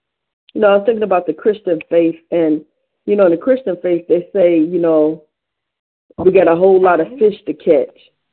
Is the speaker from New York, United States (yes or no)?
no; Cleveland, Ohio, United States